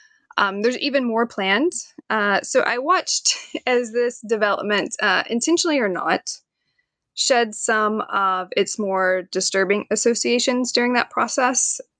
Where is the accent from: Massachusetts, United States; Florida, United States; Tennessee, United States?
Tennessee, United States; Knoxville; I am from Knoxville, Tennessee, and I fell into history and doing history sort of by accident.